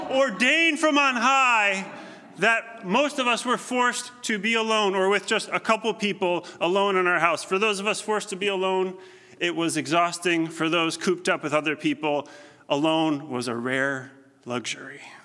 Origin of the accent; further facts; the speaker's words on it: Chicago, Illinois, United States; And relative to my hometown of Chicago, culturally and socially, this was a desert.